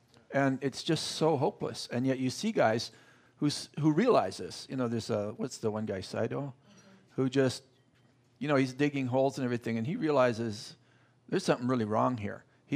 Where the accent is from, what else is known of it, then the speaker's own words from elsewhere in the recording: Canada; I'm Canadian originally